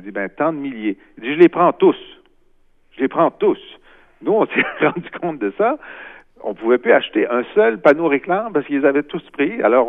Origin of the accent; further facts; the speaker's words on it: Quebec, Canada; On est Québécois, mais on a des intérêts qui sont divergents.